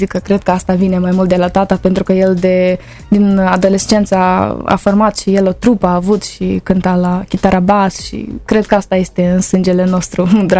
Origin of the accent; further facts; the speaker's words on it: Bălți, Moldova; Eram mică și cu colindatul mergeam când eram la Bălți, pentru că eu sunt din Bălți.